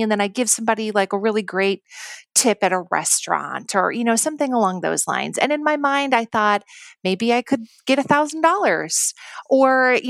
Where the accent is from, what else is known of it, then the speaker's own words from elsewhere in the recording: Duluth, Minnesota, United States; Eventually moved back to my hometown of Duluth, Minnesota